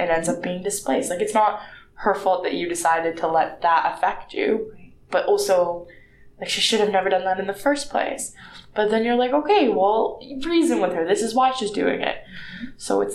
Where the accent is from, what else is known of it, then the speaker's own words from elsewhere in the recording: Canada; I grew up in Canada for 20 years. I'm basically, like, for all intents and purposes, I'm Canadian.